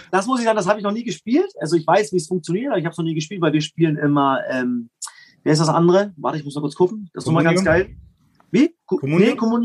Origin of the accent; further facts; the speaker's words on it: East Germany, Germany; Klar, für mich als Ossi freut mich natürlich